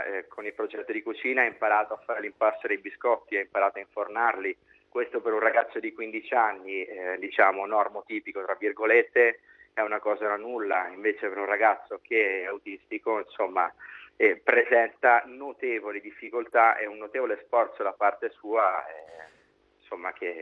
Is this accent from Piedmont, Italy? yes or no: no; Rome, Lazio, Italy; now in Veneto, Italy; io sono romano, non li conoscevo, arrivato qui in Veneto me ne sono innamorato